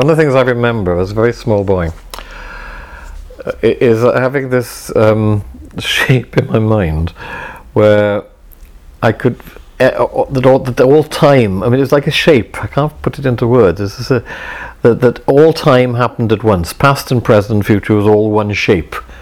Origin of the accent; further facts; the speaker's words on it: Wales, United Kingdom; English is a second language; I'm Welsh or because it represented Welshness. I have a really ambivalent relationship to Welshness because Welsh is not my first language. My family, my father's family are very Welsh and they were all horrible.